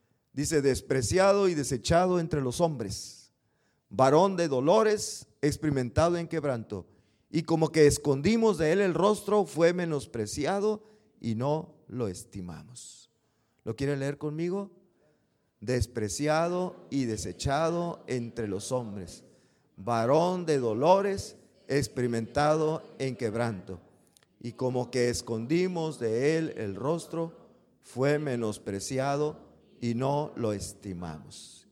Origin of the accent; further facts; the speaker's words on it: Mexico; Nosotros somos mexicanos y tenemos a Jesucristo como el deseado, ¿verdad?